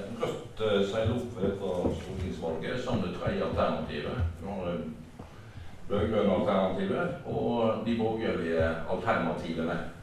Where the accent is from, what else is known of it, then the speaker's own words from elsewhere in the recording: Odda, Vestland, Norway; Jeg kommer fra Odda, og der har vi hatt en kamp om å beholde da språkdelingen.